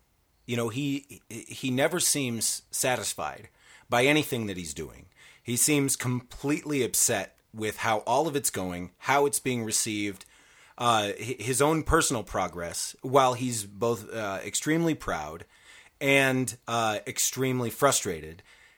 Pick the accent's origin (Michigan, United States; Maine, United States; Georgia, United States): Michigan, United States; Saginaw; I'm familiar. I'm from Michigan.